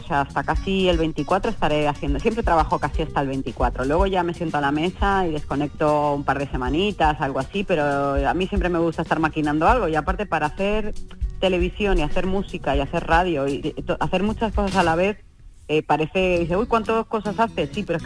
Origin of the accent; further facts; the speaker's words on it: Argentina; Entonces, nosotros somos de cuna argentina, y claro, como cuna argentina que somos